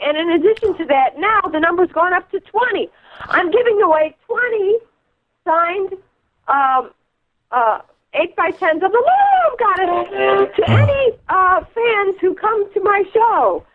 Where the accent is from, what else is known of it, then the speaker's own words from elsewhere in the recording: Chicago, Illinois, United States; I cannot wait. As you know, Chicago's my hometown.